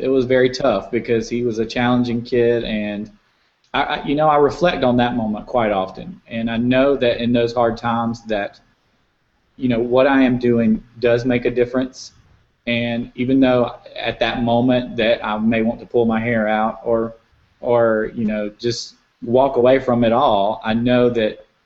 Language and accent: English; South Carolina, United States; I'm from South Carolina.